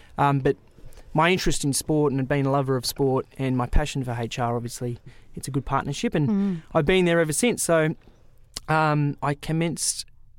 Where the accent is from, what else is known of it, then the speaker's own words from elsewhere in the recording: Sydney, New South Wales, Australia; growing up in Sydney, rugby league was more my background.